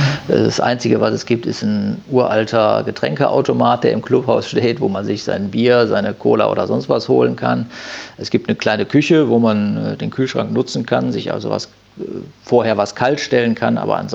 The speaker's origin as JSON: {"language": "German", "town": "Düsseldorf", "region": "North Rhine-Westphalia", "country": "Germany", "tie": "born there", "lives_now": "Haan, Germany", "said": "Gebürtig bin ich Düsseldorfer. Und bin mit meiner Familie dann nach Hahn rausgezogen."}